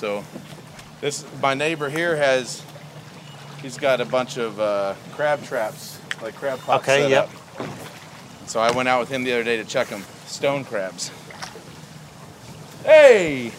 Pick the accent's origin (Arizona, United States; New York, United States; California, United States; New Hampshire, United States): Arizona, United States; I grew up in Arizona, and there's a couple lakes and stuff that we went to, tiny fish, but not a lot. So then when I moved here, I became obsessed with it.